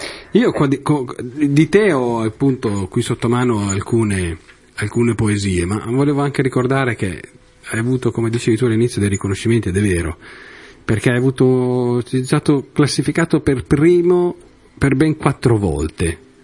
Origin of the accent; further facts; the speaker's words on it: Veneto, Italy; E io comunque sono di origine veneta.